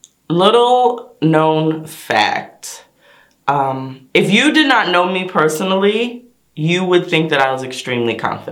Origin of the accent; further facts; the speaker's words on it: New Jersey, United States; now in Atlanta, United States; And I am originally from New Jersey, and I've been here in the metro Atlanta area for, oh my goodness, next month will be 12 years.